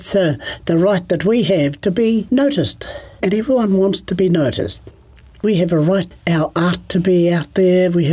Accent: Tuahiwi, Canterbury, New Zealand; I was born and bred in Tuahiwi. That's 25 k's north of Christchurch. I went to Tuahiwi School, and many of my cousins and I are still there at Tuahiwi.

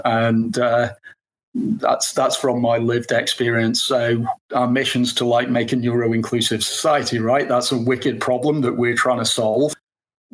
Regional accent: Stoke, West Midlands, United Kingdom; now in Auckland, New Zealand; I'm from Stoke in the UK originally. I now live in New Zealand in Auckland with my partner, Amanda

